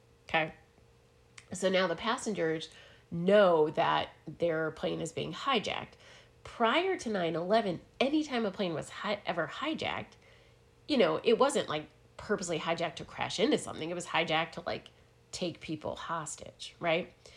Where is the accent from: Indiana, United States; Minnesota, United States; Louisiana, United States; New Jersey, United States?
New Jersey, United States; also born or lived in Boston, United States; I grew up in New Jersey and Boston.